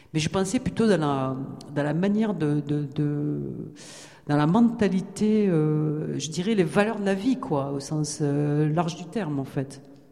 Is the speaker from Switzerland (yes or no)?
no; Provence-Alpes-Côte d'Azur, France; Je suis provençale, hein, je précise.